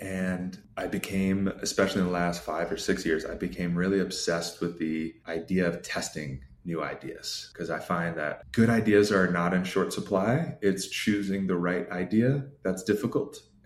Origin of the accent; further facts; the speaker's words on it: New York, United States; also born or lived in Chicago; now in Mexico City, Mexico; I'm in Mexico City right now, but I'm originally from New York and lived in Chicago for about a decade before this.